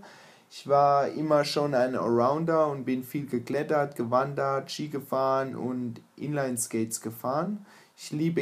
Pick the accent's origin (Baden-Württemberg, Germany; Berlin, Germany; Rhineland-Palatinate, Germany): Rhineland-Palatinate, Germany; Landau; Ich bin gebürtiger Pfälzer und komme aus Landau in der Pfalz.